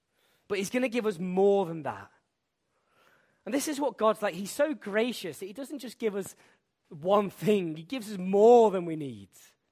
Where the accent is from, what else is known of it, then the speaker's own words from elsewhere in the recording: Wales, United Kingdom; Now, I grew up in North Wales, and what a lovely place it was.